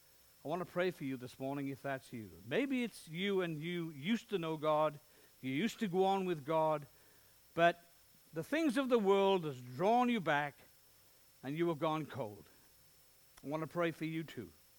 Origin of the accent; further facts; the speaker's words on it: Wales, United Kingdom; we hadn't done much of Australia, being Welsh people.